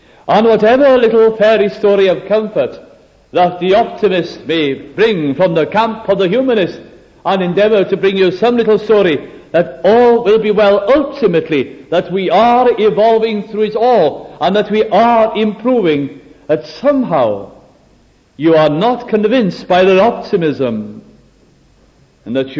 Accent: Wales, United Kingdom; I'd always been faced in a church, a little Welsh church that I attended in my hometown.

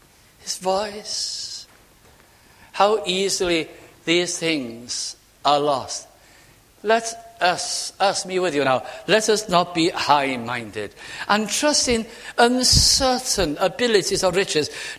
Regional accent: Bolton, North West England, United Kingdom; had been to some function in my hometown in South Lancashire.

